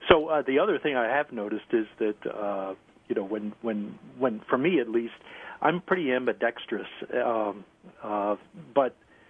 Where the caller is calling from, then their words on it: Webster, United States; From Webster, where life is worth living.